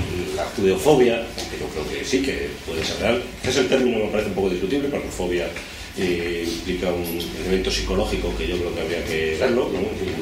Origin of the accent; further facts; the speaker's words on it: Spain; soy español